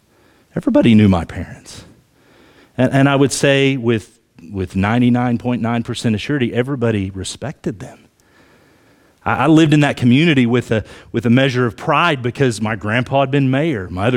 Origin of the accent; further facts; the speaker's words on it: Oklahoma, United States; And I'm like, yeah, I grew up in Oklahoma.